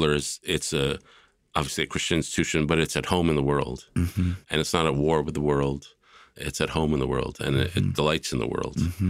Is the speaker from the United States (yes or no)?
yes; United States; The idealization of America was a big thing in my family. And so the ideology of being American is very central to my sense of identity.